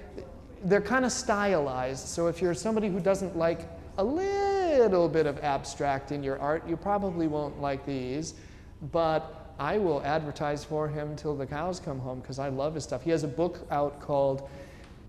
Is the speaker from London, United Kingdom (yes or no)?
no; Scotland, United Kingdom; it's not just because I am Scottish